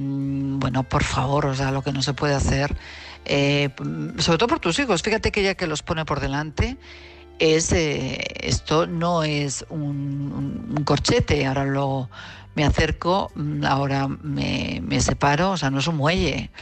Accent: Madrid, Community of Madrid, Spain; de Madrid.

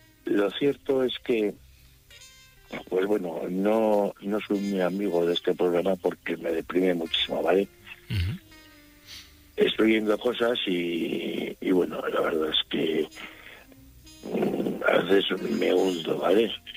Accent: Burgos, Castile and León, Spain; yo soy de Burgos

